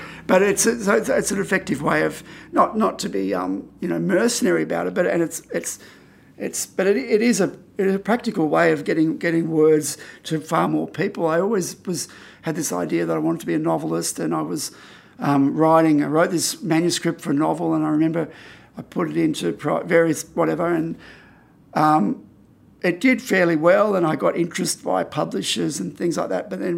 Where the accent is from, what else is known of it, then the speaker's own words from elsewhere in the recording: Bondi, New South Wales, Australia; when I say to people, "Oh, I come from Bondi," they're like, "Oh," you know, they think I'm some sort of hipster or some sort of, some sort of cool person.